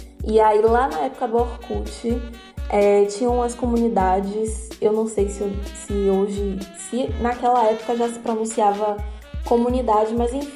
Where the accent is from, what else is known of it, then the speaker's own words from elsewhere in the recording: Salvador, Bahia, Brazil; tenho 23 anos e sou de Salvador, apesar de pelo nome parecer que eu sou internacional, eu sou baianíssima.